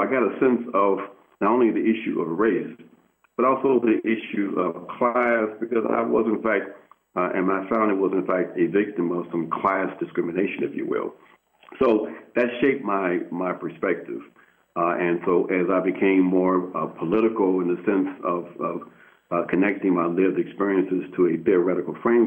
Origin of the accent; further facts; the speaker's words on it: Chicago, Illinois, United States; I came from a traditional black family in the sense that the family was